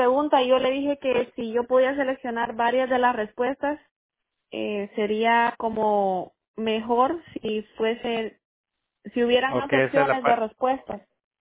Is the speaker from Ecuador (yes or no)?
no; Guatemala; Yo soy guatemalteca.